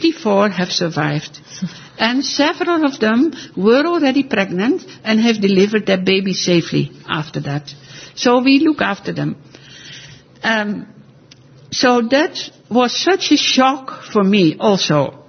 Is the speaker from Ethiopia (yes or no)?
no; Netherlands; moved away; when I came from Holland, I was a vegetarian